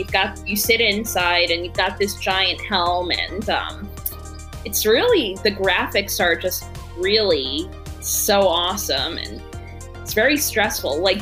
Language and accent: English; New Jersey, United States; now in Texas, United States; I mean, well, I grew up in Jersey, so like when I was little, that was more so the thing there.